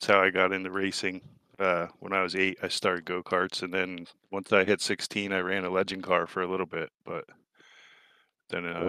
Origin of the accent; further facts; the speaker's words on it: Kittnersville, Pennsylvania, United States; I'm from Pennsylvania. It's a small town called Kittnersville. It's 2 hours north of Philadelphia.